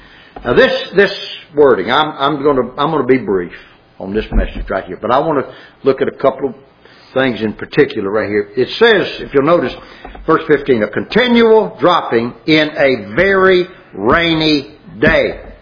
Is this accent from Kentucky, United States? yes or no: no; Alexandria, Louisiana, United States; I'm from Louisiana. I've been in one hurricane. And it was a Category 1. And it was the very lowest. It was 75 miles an hour when it came through Alexandria, Louisiana, when I was living as a kid.